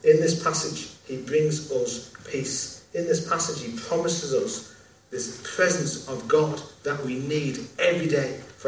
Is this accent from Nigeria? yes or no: no; England, United Kingdom; I'm a pastor from England.